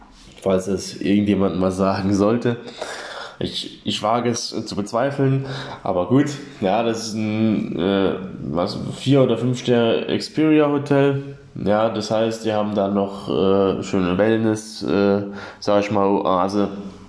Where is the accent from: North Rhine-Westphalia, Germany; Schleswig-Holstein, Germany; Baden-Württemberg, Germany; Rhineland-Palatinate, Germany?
Baden-Württemberg, Germany; ich komme aus der Nähe von Freiburg im Breisgau